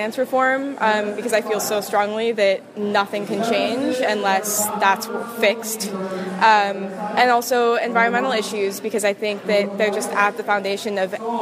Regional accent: Boulder, Colorado, United States; I'm from Boulder, Colorado, and I go to Goucher College.

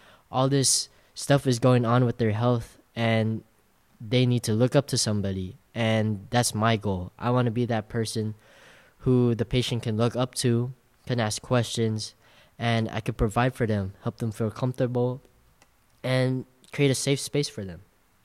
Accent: California, United States; So I'm from SoCal.

